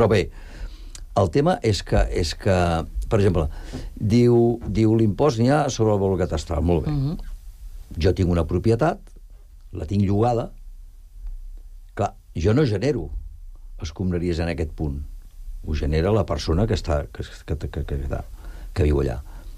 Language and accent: Catalan; Barcelona, Catalonia, Spain; Jo quan era petit, jo vinc de Gràcia, no? I Gràcia és un barri que tots ja prou coneixem.